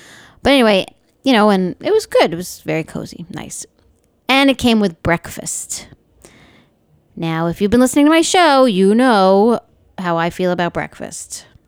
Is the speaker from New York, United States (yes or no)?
yes; New York, United States; Now, growing up in New York, I used to ski in the Catskills and up in New England.